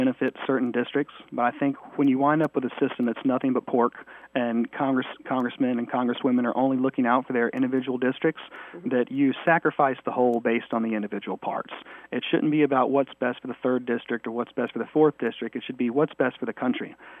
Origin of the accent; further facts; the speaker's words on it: United States; First and foremost, I'm an American.